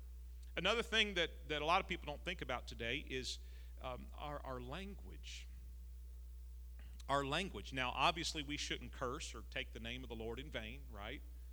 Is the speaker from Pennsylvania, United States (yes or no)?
no; Texas, United States; When I was a kid growing up in East Texas, we wore our cowboy hats to church.